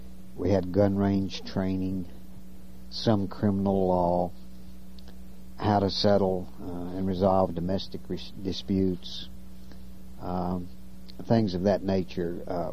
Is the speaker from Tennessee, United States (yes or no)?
yes; Nashville, Tennessee, United States; also born or lived in Lansing, Michigan; I was born in Lansing, Michigan. My parents separated and divorced when I was 18 months old, and my mother took me south, and I was raised in Nashville, Tennessee.